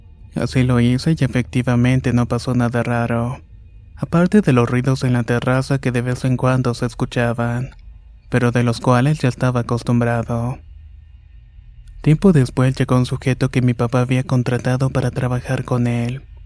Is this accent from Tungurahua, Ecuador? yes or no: no; Latacunga, Cotopaxi, Ecuador; Soy de Latacumbo, Ecuador